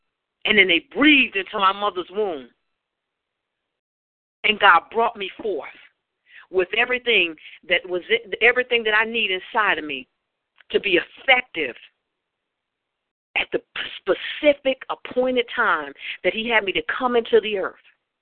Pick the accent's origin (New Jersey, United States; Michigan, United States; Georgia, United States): New Jersey, United States; When I was younger, I lived in New Jersey. I grew up in New Jersey.